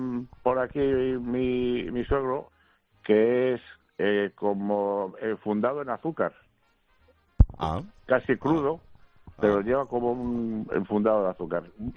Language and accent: Spanish; Mexico; born there; porque yo nací en México, de padres de Madrid, uno de Cascorro y el otro de bueno, los dos son muy madrileños y ya llevamos aquí 70 años